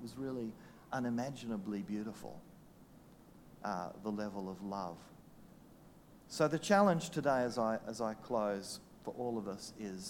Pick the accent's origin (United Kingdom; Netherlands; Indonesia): Indonesia; like the one I grew up in Indonesia amongst headhunters